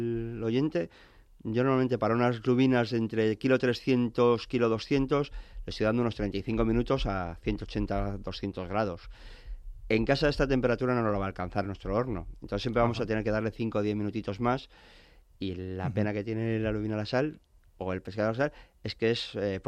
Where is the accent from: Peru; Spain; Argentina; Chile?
Spain; Madrid, Community of Madrid; yo soy madrileño.